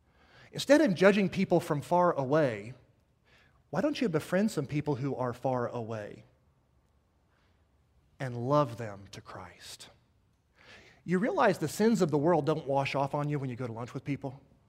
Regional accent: Kansas, United States; and I was from Kansas, so I could tell where the storms were.

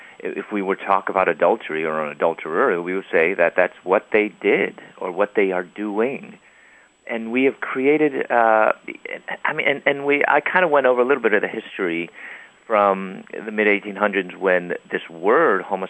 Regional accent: Chicago, Illinois, United States; I applied to Moody Bible Institute here in Chicago, my hometown, and I applied while I was in prison.

